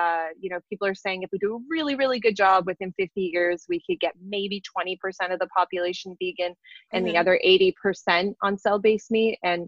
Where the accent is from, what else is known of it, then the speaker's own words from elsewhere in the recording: Canada; now in United States; I'm originally from Canada. So hello to my fellow Canadians. I know that there's at least a few of you out there. I've been in the U.S. for almost a decade now, for 9 years or so, and I have this very interesting kind of background.